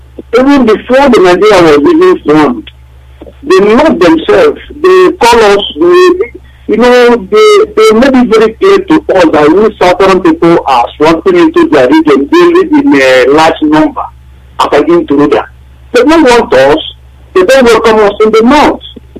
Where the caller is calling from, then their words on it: Malaysia; I'm calling from Malaysia.